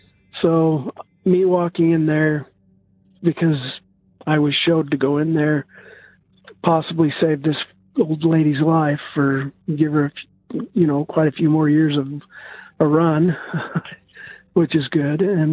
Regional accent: Idaho, United States; Hi, this is … I'm from Idaho.

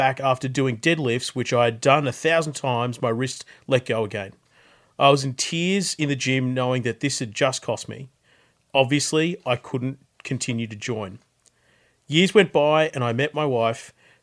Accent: Australia; how I was brought up in Australia.

